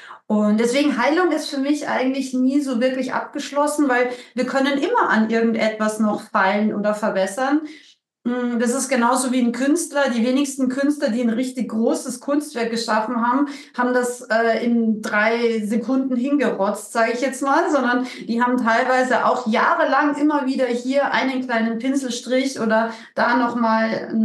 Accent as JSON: {"language": "German", "country": "Austria", "said": "Bei uns in Österreich sagt man Putzle, ja. Ich bin übrigens aus Österreich"}